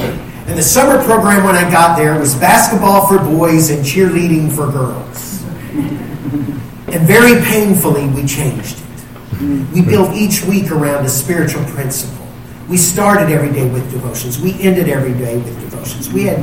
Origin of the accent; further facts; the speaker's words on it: Indiana, United States; also born or lived in Brooklyn / Drew; And so I was born in Brooklyn and was taken back to Drew and lived and grew up and lived there for a year and a half before my folks moved to Indiana.